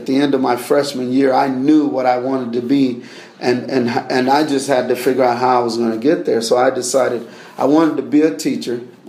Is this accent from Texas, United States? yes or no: yes; Texas, United States; that's how I was brought up and that's how I was raised down in Texas, and that's what they expected.